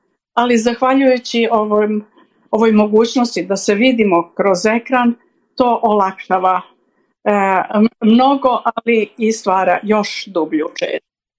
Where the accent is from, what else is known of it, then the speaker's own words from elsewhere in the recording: Belgrade, Serbia; born there; rođena sam u Beogradu 24. oktobra 1941. godine. Završila sam arhitekturu, na moje veliko zadovoljstvo, na Beogradskom fakultetu